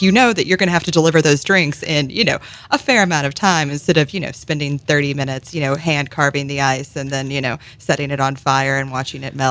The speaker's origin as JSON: {"language": "English", "region": "Kentucky", "country": "United States", "said": "I'm originally from Kentucky."}